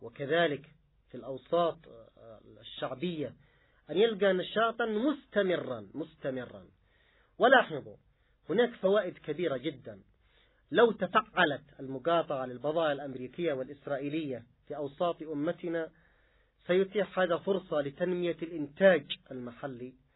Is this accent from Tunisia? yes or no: no; Yemen; أذكر عندنا في اليمن في مرحلة من المراحل قبل سنوات طويلة